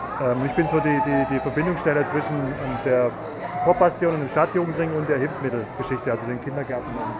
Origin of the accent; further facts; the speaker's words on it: Neu-Ulm, Bavaria, Germany; Ja, ich komme aus Neu-Ulm.